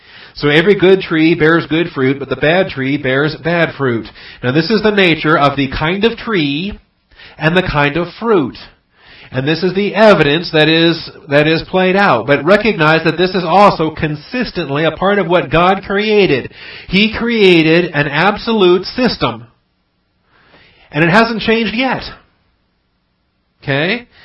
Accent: Washington, United States; I grew up in Washington State, and we've got tons of apple trees up there

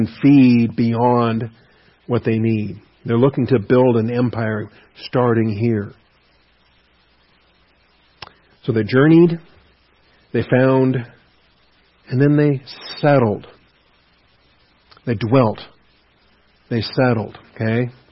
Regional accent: Pacific Northwest, United States; I grew up on the West Coast, in the Pacific Northwest.

